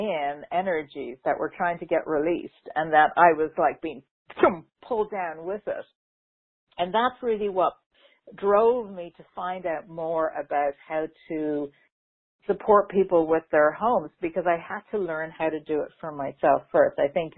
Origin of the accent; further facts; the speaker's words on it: Ireland; because I know I have a lot of my tribe are in Europe as well, because I'm from Ireland.